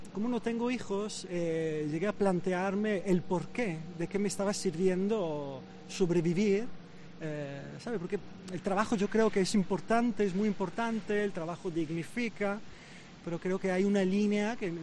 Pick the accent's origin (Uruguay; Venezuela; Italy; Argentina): Italy; Venice, Veneto; Spanish is a second language; moved away as an adult; now in Granada, Spain; yo tenía entonces 25 años, estaba trabajando, yo soy de Venecia, de una islita de Venecia.